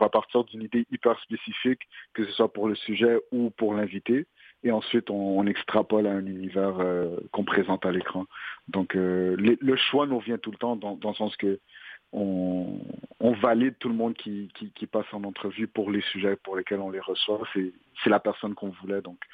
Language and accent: French; Montreal, Quebec, Canada; Bah, j'ai grandi dans l'Est de Montréal, j'ai fait la plupart des arrondissements, mais j'ai passé la plupart de mon temps à Montréal-Nord sans jamais réellement y habiter.